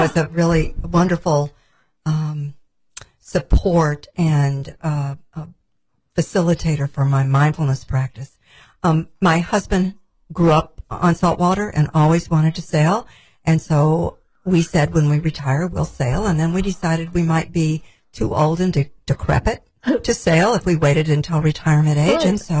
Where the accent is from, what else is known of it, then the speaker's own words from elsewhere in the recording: Midwest, United States; Well, you should know that I grew up in the Midwest on a farm, and so that's really part of my background.